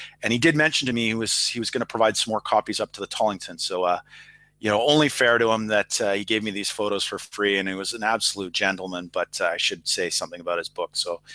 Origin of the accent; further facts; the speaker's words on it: Canada; I'm from Canada.